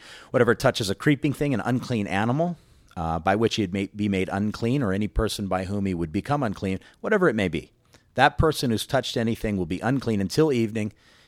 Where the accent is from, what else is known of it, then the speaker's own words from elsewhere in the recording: Hawaii, United States; When I was a kid, I grew up on the North Shore, and we'd see these mongoose killed on the street